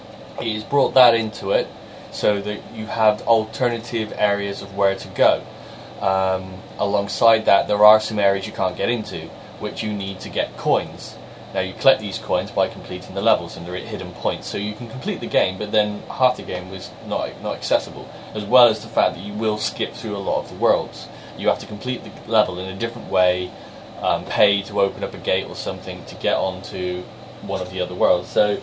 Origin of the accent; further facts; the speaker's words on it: South West England, United Kingdom; Because I'm from Somerset and I speak my overreactive R's.